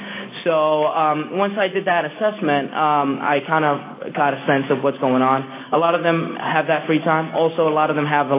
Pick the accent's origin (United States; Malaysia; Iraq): Iraq; Baghdad, Baghdad Governorate; English is a second language; I was born and raised in Baghdad. I lived there majority of my life.